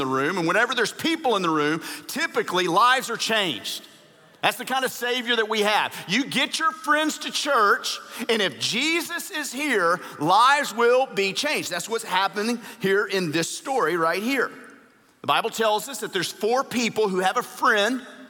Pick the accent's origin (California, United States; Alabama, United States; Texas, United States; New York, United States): Texas, United States; Houston; And I know you say, Pastor, we're from Houston. Don't tell me. No, it's hot.